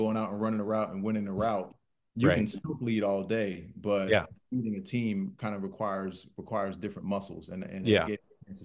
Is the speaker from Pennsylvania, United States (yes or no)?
yes; Harrisburg, Pennsylvania, United States; It was a lower level team. It was in my hometown called the Harrisburg Stampede.